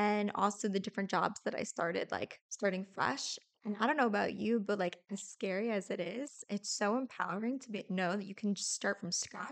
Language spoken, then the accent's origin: English; St. Louis, Missouri, United States; I was thinking about this a lot recently where there's been, especially I'm from St. Louis.